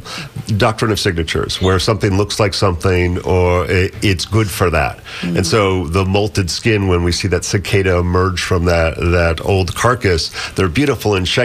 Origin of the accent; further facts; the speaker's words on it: Bahamas; I grew up in the Bahamas.